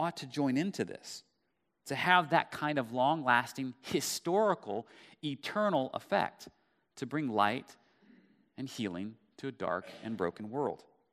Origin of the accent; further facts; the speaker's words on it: Dallas, Texas, United States; now in Houston, United States; when I moved down to Houston from Dallas where I grew up, I got really involved with this one family that was a part of our church.